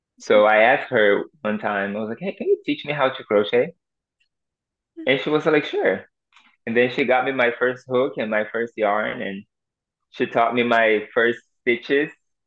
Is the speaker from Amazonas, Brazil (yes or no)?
no; Rio de Janeiro, Brazil; now in United States; And I'm from Rio de Janeiro, so there's no winters like here in the US.